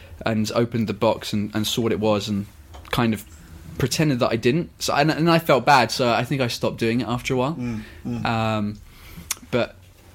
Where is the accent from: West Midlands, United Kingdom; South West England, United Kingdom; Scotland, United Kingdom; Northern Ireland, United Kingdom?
Northern Ireland, United Kingdom; Belfast; also born or lived in Essex; I'm from Belfast. So yeah, that's my dad is from Yorkshire, which is a bit further up north of England. My mum is from Belfast. I was born in Essex.